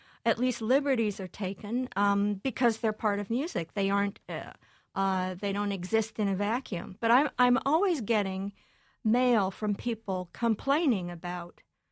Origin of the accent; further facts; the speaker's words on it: Iowa, United States; As you know, I'm from Iowa, and some friends just came to visit my husband and me from Iowa.